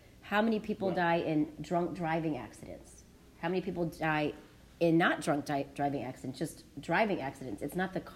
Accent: Midwest, United States; I had a hard time growing up in the Midwest in a sea of white people who were more probably blue-collar.

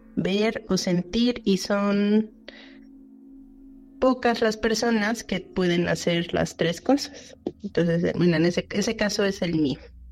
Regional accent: Mexico City, Mexico; soy de la Ciudad de México, vivo en la delegación Gustavo Amadero.

